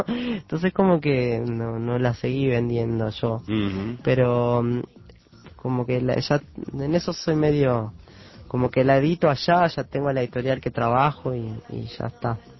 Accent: Uruguay; vivo como todo uruguayo

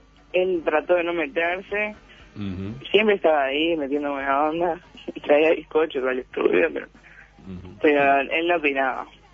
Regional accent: Montevideo, Uruguay; also born or lived in Argentina / Mexico; Nací en Argentina, pero al poquito tiempo me fui a vivir a México. Y después, en el año 95 me vine a Uruguay.

